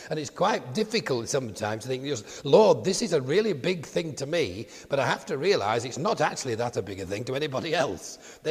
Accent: Yorkshire and the Humber, United Kingdom; But I am a Yorkshireman by birth and breeding

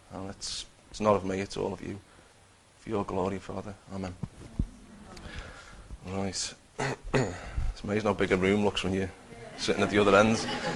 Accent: Bootle, North West England, United Kingdom; I was born and bred in Liverpool. I was brought up in Bootle. Had a good childhood.

